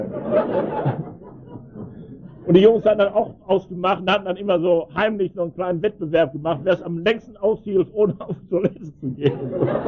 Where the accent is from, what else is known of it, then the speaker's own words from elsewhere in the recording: Schwelm, North Rhine-Westphalia, Germany; born there; Inzwischen war ich in Schwellen, das ist mein Geburtsort, das ist am Rand des Ruhrgebiets.